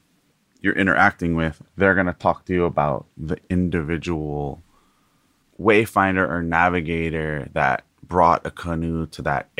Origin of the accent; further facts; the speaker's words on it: Kohala, Hawaii, United States; my mom's family is all from the island of Hawaii. So Moku'o ke awe for those from Hawaii. And we're from an ahupua or district called Kohala.